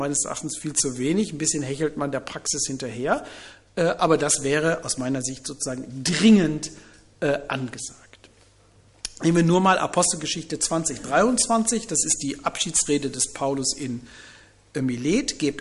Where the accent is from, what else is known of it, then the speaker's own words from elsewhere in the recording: Harz, Germany; ich komme aus dem Harz